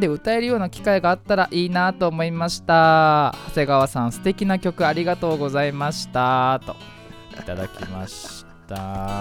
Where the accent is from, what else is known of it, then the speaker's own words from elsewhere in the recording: Fujisawa, Kanagawa, Japan; 藤沢出身の俳優タレントとして活動する